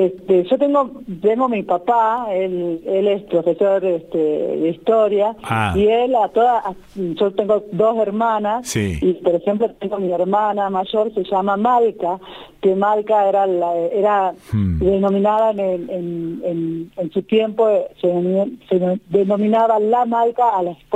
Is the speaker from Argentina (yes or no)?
yes; Tilcara, Jujuy, Argentina; Sí, yo soy tilcareña, nací en Tilcara. Mis padres son tilcareños y mis abuelos también.